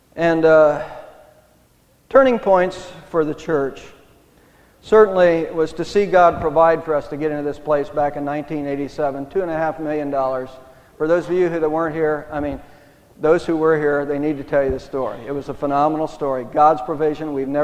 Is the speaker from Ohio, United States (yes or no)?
yes; Savannah, Ohio, United States; Now, Connie is from Sullivan, Ohio. I am from Savannah, Ohio. When we married for a time, we lived in Savannah, Ohio.